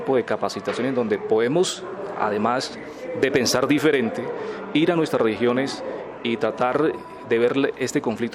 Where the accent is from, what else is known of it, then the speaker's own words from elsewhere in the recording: El Paujil, Caquetá, Colombia; vengo del municipio del Paujil, en el departamento del Caquetá, el municipio conocido como Cuna de Reinas.